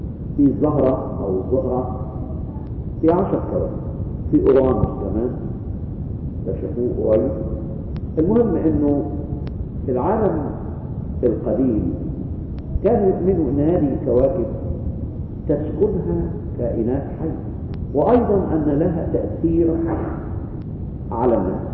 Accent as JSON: {"language": "Arabic", "country": "Egypt", "said": "اليوم ده كان موجود عندنا في مصر وكان موجود قبل ما مرقس الرسول ما يجي"}